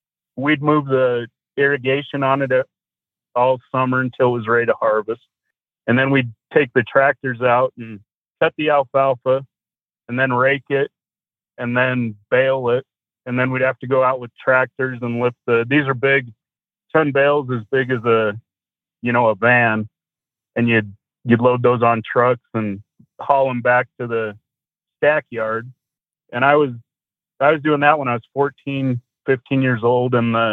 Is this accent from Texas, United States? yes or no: no; Blackfoot, Idaho, United States; So I grew up in Idaho. Blackfoot, Idaho is the only claim to fame as the potato capital of the world.